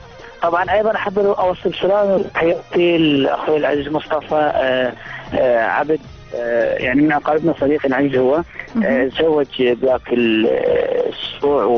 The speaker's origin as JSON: {"language": "Arabic", "country": "Iraq", "said": "يقولون عندنا بالعراق"}